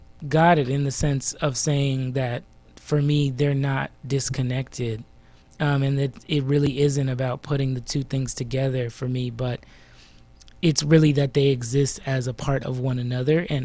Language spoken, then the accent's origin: English; California, United States; now in New York City, United States; Originally I'm from the Bay Area, in which gentrification, as you mentioned, is rampant. I now live in New York City